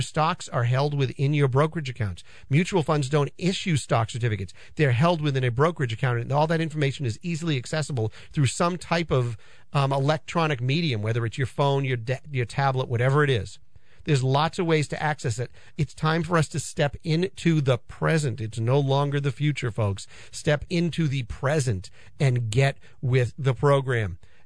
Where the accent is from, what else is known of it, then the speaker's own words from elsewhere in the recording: Peabody, Massachusetts, United States; Look, I grew up here. I grew up in Peabody. I went to West Memorial Elementary School.